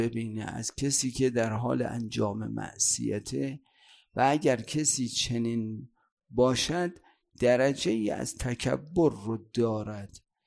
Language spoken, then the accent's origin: Persian; Iran; ما تو این سرزمین زاده و بزرگ شدیم و او توی جای دیگه